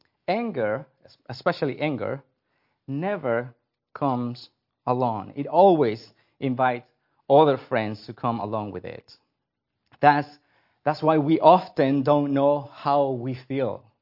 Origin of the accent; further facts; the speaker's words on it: Mexico; English is a second language; moved away as an adult; now in United States; I'm originally from Mexico. I came to the States about 12 years ago to first do college and then to go to Westminster.